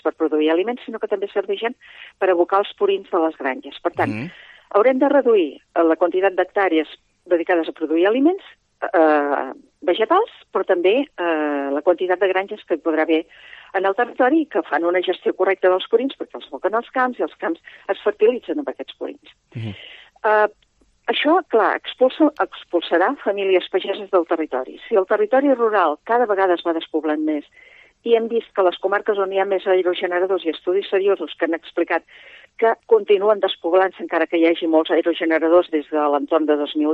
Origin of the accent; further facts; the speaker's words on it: Catalonia, Spain; per exemple, a la meva comarca, la Segarra